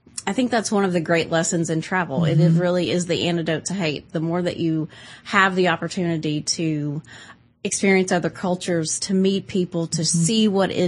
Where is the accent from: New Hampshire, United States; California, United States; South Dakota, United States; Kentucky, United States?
Kentucky, United States; Danville; Through and through, but I was not born here in Lexington, so I felt very thankful for growing up in Danville. It was a wonderful place to be young and sort of learn how to fly.